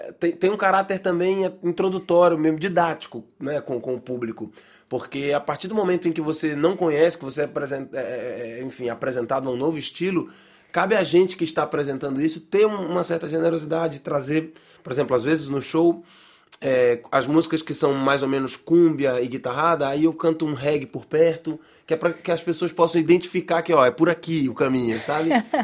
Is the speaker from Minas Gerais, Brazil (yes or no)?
no; Belém, Pará, Brazil; eu, por exemplo, sou de Belém do Pará.